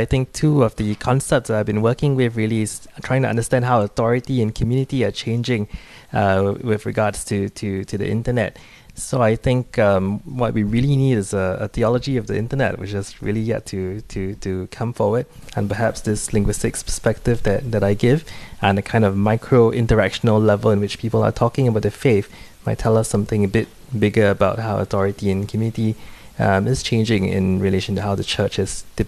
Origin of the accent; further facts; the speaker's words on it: Singapore; I'm originally from Singapore. I've always grown up Catholic